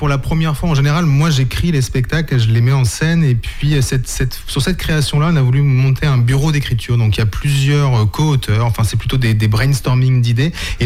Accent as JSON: {"language": "French", "town": "Limoges", "region": "Nouvelle-Aquitaine", "country": "France", "said": "Eh bien, moi je viens de Limoges."}